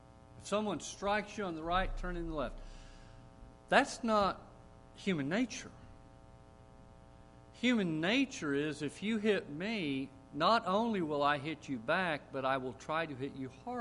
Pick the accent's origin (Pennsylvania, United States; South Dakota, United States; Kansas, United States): Kansas, United States; I was raised in the church. And I was raised in Kansas, and we were taught a works-oriented salvation.